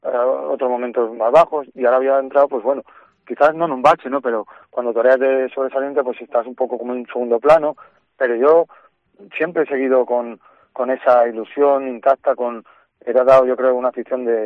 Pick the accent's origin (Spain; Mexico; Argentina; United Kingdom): Spain; Castile; soy castellano y eso no lo puedo cambiar, con esos genes he venido y somos un poco a lo mejor secos o rudos